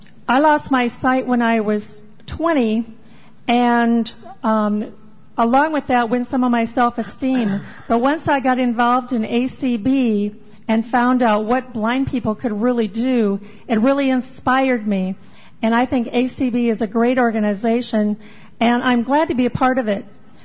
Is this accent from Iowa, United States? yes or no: yes; Iowa, United States; now in Burbank, United States; currently I live in Burbank, California. Some of you maybe remember I came from Iowa.